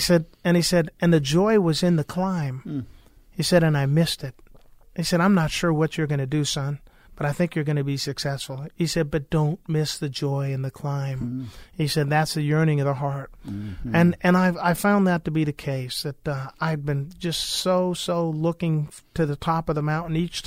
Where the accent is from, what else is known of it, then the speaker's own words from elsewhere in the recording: West Covina, California, United States; I grew up in West Covina, California, East L.A. County, in a blue-collar home.